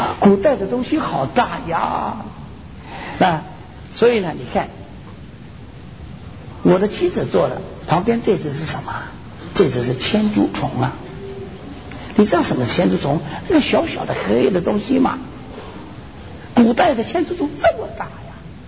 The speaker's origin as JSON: {"language": "Chinese", "country": "Hong Kong", "tie": "born or raised there", "said": "我小的时候在香港半夜呢"}